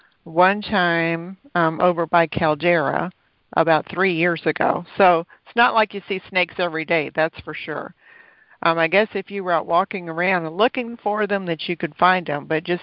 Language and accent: English; Texas, United States; I'm from Texas, so I'm familiar with Mexican Spanish.